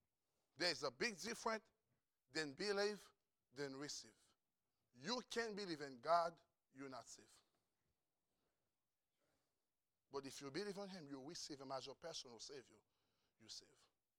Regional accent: Haiti; I'm from Haiti.

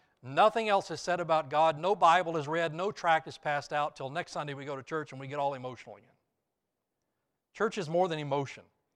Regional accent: Alabama, United States; I grew up in North Alabama. You should put your hand on your heart when I say Alabama. I grew up in North Alabama.

